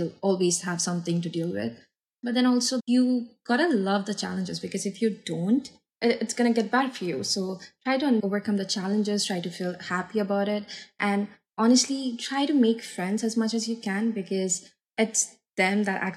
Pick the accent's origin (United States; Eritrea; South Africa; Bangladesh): Bangladesh; now in Canada; So I'm from Bangladesh, which is a country in South Asia, if people don't know about it. I think it has like a 10-hour time difference compared to Canada.